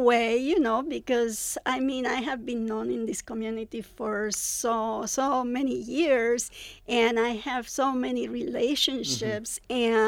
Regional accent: Puerto Rico; That speaks to the fact that people don't know that we are American citizens.

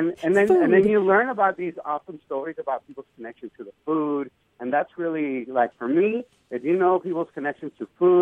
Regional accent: El Paso, Texas, United States; And then, you know, for me growing up in El Paso, it was like, you know, for me, I still remember those names, Estela Casas and Rosa Guerrero.

